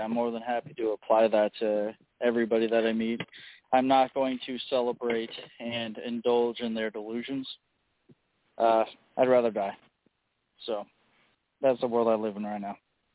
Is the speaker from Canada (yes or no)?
no; Guam; born there; I was born in Guam.